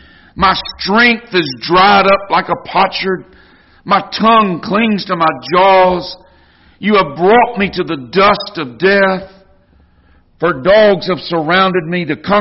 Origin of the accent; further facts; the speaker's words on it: Florida, United States; I'm from North Florida. I grew up, though, about 10 miles south of the Alabama border.